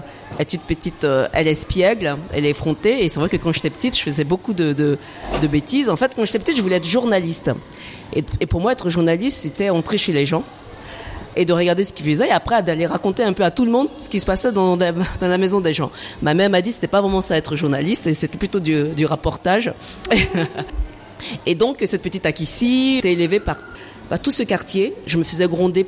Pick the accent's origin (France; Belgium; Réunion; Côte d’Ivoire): Côte d’Ivoire; Yopougon, Abidjan; quand j'étais petite, justement à Yopougon, toutes mes copines s'appelaient Aya, Bintou, Adjoa et moi